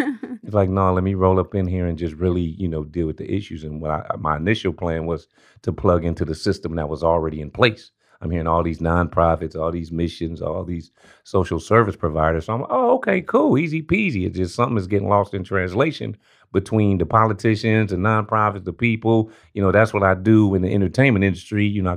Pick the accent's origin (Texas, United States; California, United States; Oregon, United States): California, United States; Los Angeles; I'm born and raised in South Central LA, and you got that South Central LA state of mind.